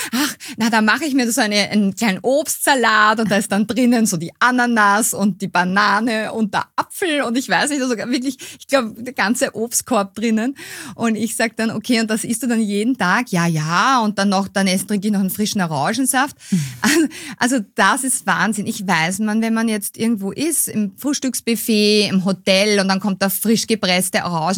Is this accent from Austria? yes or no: yes; Austria; Also bei uns in Österreich heißt es Kaffiol